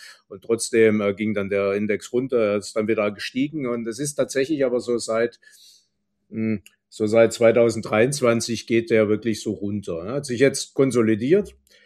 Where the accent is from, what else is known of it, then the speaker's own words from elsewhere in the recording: Esslingen am Neckar, Baden-Württemberg, Germany; ich komme ja aus Esslingen am Neckar, ne, im Neckartal, ganz viel Autobau, viele Zulieferer, kleine wie große